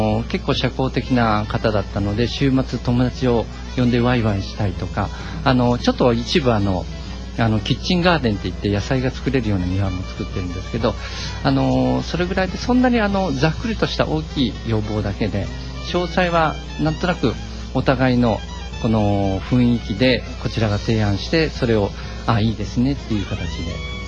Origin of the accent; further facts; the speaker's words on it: Nagoya, Aichi, Japan; それで地元の名古屋の方に戻ってきて設計事務所に勤めて